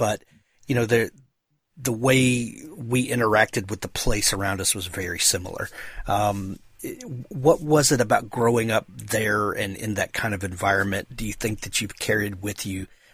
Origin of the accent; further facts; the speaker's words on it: Mississippi, United States; I grew up in the deep south, down in South Mississippi